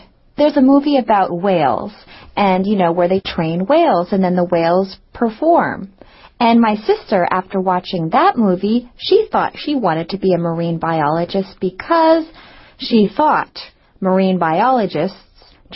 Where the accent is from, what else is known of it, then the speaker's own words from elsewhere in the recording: California, United States; even though I grew up in California, I had no idea that they had an underwater park there.